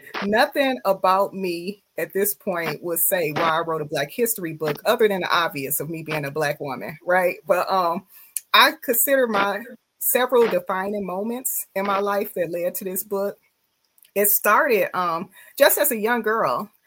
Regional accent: Muskegon Heights, Michigan, United States; Born and raised in Muskegon Heights. Graduated from Muskegon Heights public school system. Some of my best times ever. Grew up with a very strong family support system here in Muskegon Heights.

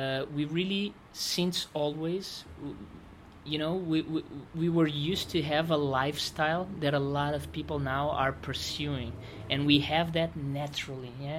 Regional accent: Lisbon, Portugal; I was born and raised in Lisbon.

